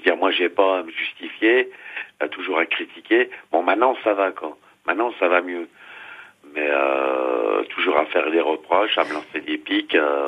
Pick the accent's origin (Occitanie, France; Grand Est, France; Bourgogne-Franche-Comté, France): Grand Est, France; Ars-sur-Moselle; Moi, je suis d'Ars-sur-Moselle, hein, c'est à 10 km de Metz